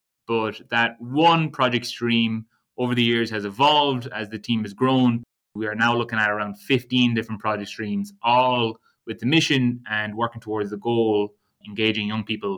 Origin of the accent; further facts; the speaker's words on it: Belmullet, County Mayo, Ireland; I am a Mayo man. I am from the West. I'm from a place called Belmullet in the West of the West, really.